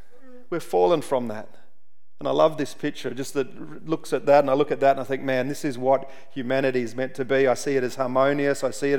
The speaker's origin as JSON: {"language": "English", "region": "Central Australia", "country": "Australia", "tie": "born or raised there", "said": "because I grew up in Central Australia"}